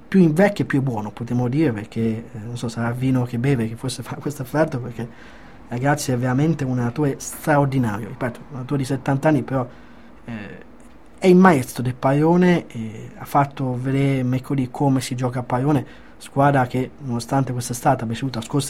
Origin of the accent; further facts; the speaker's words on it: Perugia, Umbria, Italy; Intanto abbiamo iniziato con soddisfazione da perugino